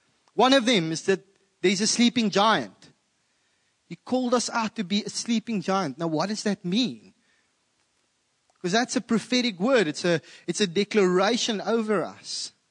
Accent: South Africa; first language af; English is a second language; English, and I'm Afrikaans. And even though I speak English, My English doesn't always come across as English to her.

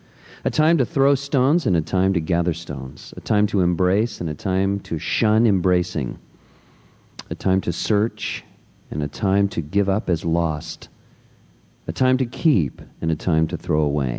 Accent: Scotts Valley, California, United States; in a little store in Camp Evers in Scotts Valley, California, this little wide spot in the road down my hometown.

